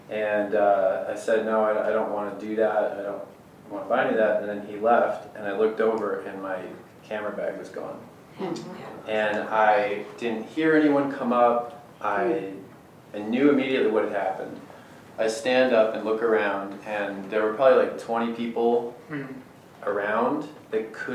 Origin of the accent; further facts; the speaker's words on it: California, United States; You know, I'm from California where it's legal, so cool interaction.